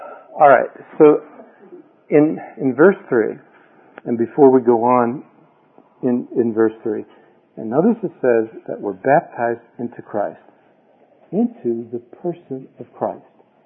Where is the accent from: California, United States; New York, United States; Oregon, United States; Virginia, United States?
New York, United States; accent: New York; getting back to my New York accent here.